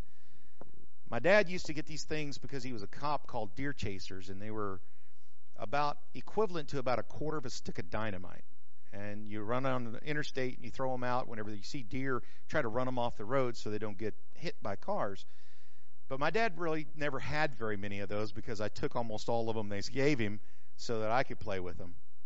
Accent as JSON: {"language": "English", "region": "New Mexico", "country": "United States", "said": "I'm from New Mexico. I'm not from New York."}